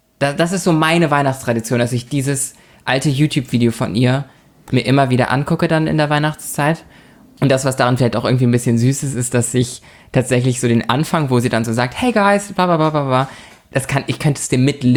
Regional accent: Lübeck, Schleswig-Holstein, Germany

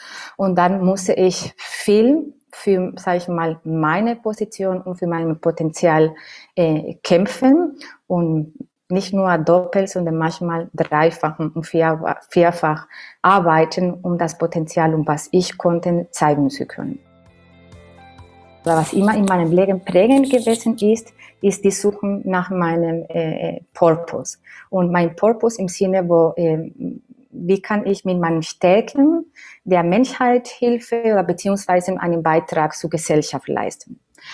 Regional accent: Andalusia, Spain; German is a second language; moved away as an adult; ich komme sprunglich aus Spanien. Meine Wurzeln liegen im Südspanien, Andalusien, zwischen zwei Städten, Sevilla und Cádiz.

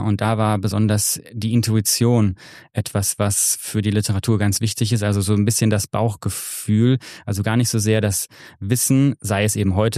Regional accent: Freiburg im Breisgau, Baden-Württemberg, Germany; ich bin 1985 geboren in Freiburg im Breisgau, also in Baden-Württemberg

